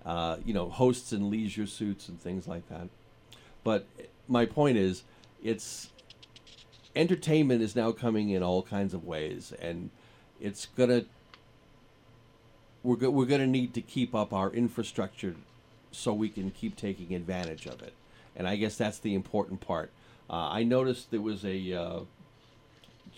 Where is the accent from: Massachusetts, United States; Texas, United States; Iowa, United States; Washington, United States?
Massachusetts, United States; Peabody; I grew up in Peabody